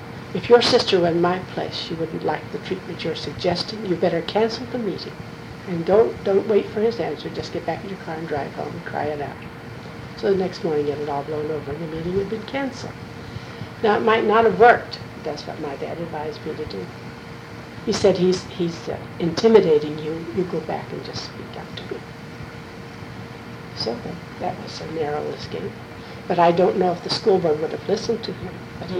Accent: West Middlesex, United States; he was from my hometown of West Middlesex. We had grown up together.

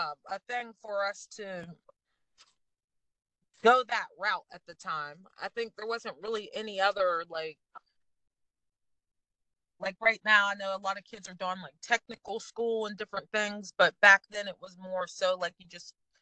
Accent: East Liverpool, Ohio, United States; I'm from East Liverpool, Ohio. It's about 40, 45 minutes from Youngstown. So my mom moved from Pennsylvania when I was two, and so I've been in Ohio for my whole life.

